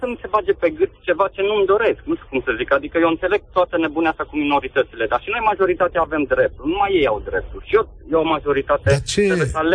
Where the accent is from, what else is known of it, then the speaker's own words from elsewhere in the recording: Sibiu, Sibiu County, Romania; eu sunt din Sibiu, acum mă duc către